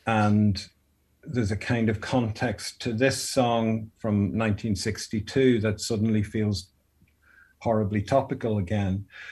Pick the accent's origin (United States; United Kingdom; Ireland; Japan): Ireland; accent: Irish; You probably tell from my accent, I'm an Irish writer